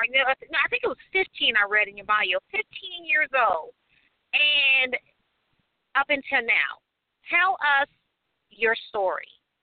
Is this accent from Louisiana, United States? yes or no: yes; Louisiana, United States; now in Colorado Springs, United States; Well, that's what I like to say, my hometown. I'm from Appaloosa, Louisiana, but that's where I went here, Colorado Springs.